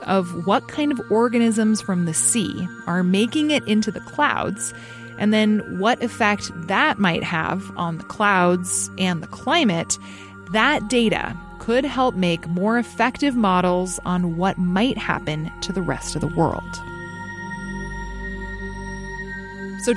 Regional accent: Alaska, United States; I was going to say, I grew up in Alaska, and so like 20 below, like that's not bad at all.

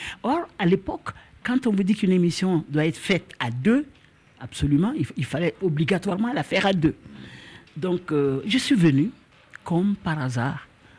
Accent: Bamako, Mali; born there; Je suis né ici à Bamako.

